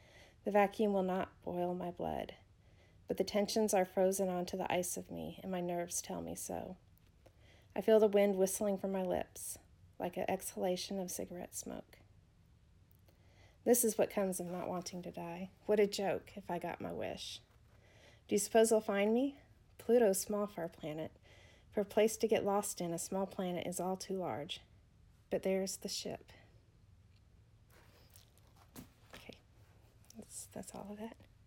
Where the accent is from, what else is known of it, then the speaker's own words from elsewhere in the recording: United States; Where are you from in the world? I'm from the United States.